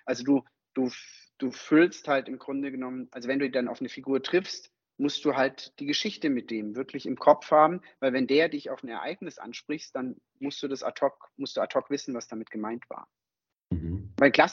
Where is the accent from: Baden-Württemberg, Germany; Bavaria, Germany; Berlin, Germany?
Baden-Württemberg, Germany; Konstanz; accent: Alemannic; also ich bin ja in Konstanz aufgewachsen und spreche halt alemannisch und badisch.